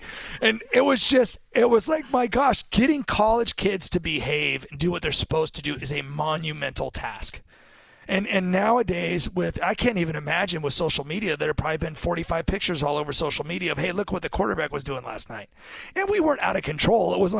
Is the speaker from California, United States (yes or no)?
yes; Newbury Park, California, United States; I grew up in Newbury Park, right, and I was a basketball player.